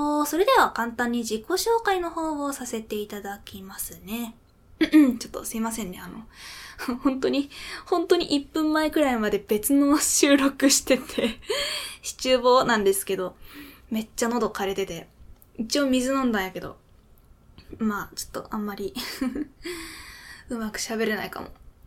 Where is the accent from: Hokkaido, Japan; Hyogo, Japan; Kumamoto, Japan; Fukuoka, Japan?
Fukuoka, Japan; accent: Hakata dialect; 出身地は福岡です。まあ、私が喋りよるのをよく聞いてくれとる方は知っとると思うんですけど、博多弁で喋ってるので、まあ、福岡済みってのは簡単に言われると思うんですが。